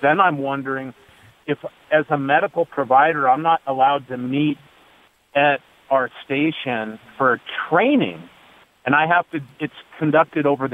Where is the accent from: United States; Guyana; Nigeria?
United States; New York; moved away as an adult; now in California, United States; I live in California, and I'm a transplant from New York. I'm a Vietnam vet.